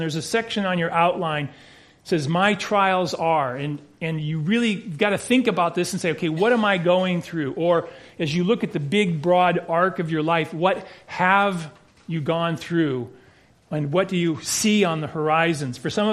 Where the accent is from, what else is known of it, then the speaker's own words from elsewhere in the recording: Los Angeles, California, United States; I don't know if it's the American dream or the way I was raised in Los Angeles, however that looks